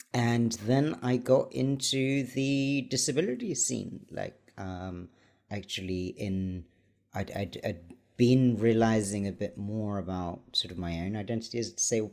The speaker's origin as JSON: {"language": "English", "country": "United Kingdom", "tie": "born or raised there", "also_born_or_lived": "Bangladesh / Egypt", "said": "I'm a disabled guy. I'm British. I grew up here."}